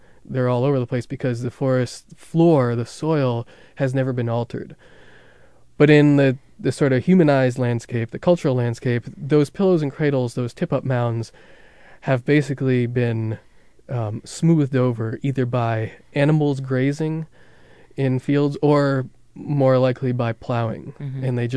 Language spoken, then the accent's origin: English; Northeast, United States; And the reason I come from the Northeast, New York, New England, and where it's kind of, they're kind of known for their stone walls.